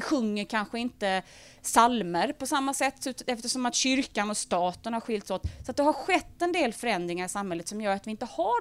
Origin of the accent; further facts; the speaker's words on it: Sweden; born there; Och jag är själv född i Sverige och jag har svenska mor- och farföräldrar